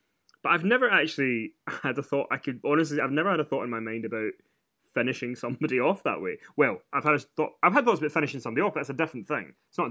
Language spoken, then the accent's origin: English; New York, United States; I'm from New York. What do you mean Guns Welcome?